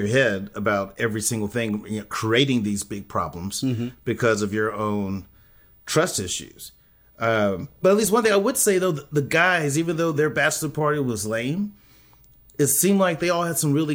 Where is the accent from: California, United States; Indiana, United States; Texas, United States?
Texas, United States; San Antonio; I'm from San Antonio, and I'm not doing that.